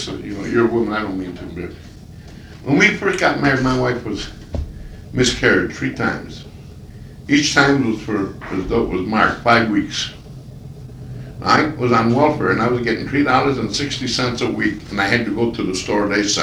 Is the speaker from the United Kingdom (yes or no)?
no; Italy; moved away; I come from Italy in 1912.